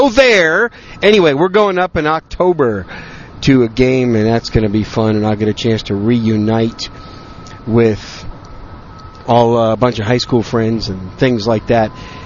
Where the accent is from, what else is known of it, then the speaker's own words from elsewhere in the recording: Wisconsin, United States; I'm from the Green Bay area, a little town just outside of Green Bay, about 15 minutes away.